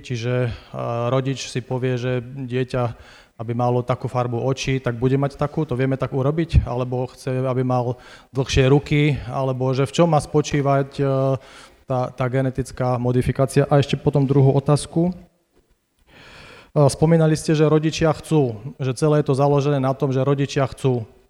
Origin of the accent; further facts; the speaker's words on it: Turzovka, Žilina Region, Slovakia; som z Turzovky.